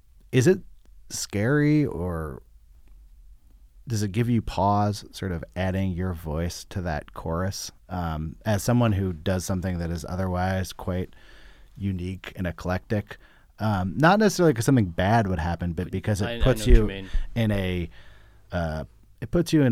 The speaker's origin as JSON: {"language": "English", "region": "California", "country": "United States", "said": "We're both from that era. We're both from the Bay Area."}